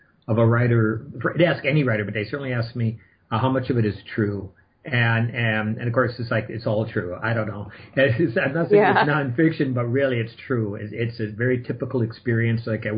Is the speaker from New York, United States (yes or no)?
no; Minneapolis, Minnesota, United States; our local LGBT rag and bar rag in town here, and I'm from Minneapolis.